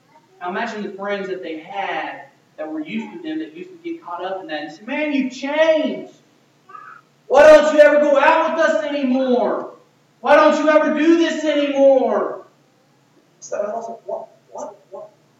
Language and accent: English; Owensboro, Kentucky, United States; Where are you from? I'm always Owensboro, Kentucky.